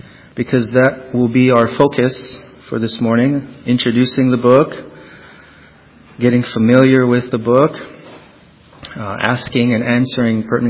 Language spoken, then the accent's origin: English; Hawaii, United States; I remember when I was little, I was born and raised in Hawaii, and across the street from our house was this very small Methodist church and our family attended.